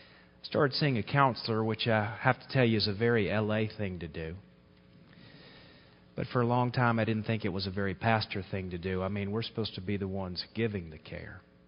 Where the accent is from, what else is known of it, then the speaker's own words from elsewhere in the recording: the South, United States; And if there's one thing growing up in the South, as a boy playing football, there's one thing you can't be, is weak.